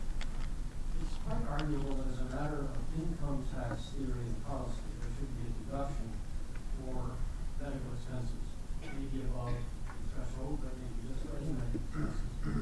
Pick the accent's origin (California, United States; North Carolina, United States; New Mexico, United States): California, United States; Berkeley; from Berkeley, California.